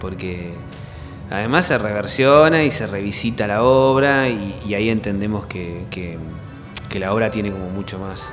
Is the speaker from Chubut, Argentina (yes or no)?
no; La Pampa, Argentina; Pero yo que soy un ciudadano de la Pampa, digamos, de la llanura y de la poca gente